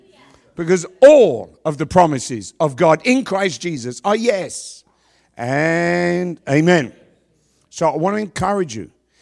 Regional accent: London, United Kingdom; I was raised in London. And when I was 14, 15 years old, I was bored. In London, in the 60s, I was bored.

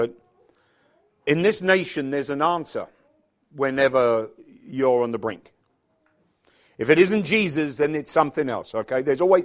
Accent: United Kingdom; I'm a Brit. We are second only to the Pharisees when it comes to tradition.

